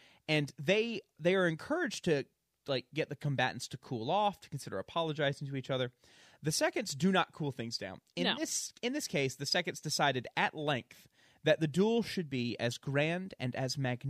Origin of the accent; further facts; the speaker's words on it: Barcelona, Catalonia, Spain; I am from Barcelona.